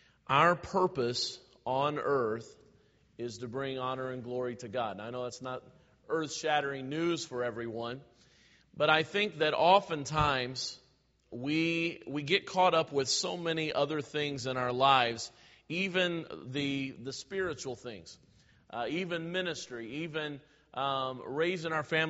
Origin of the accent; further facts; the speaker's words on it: United States; I love American history, and as an American, I just don't want my country going that way.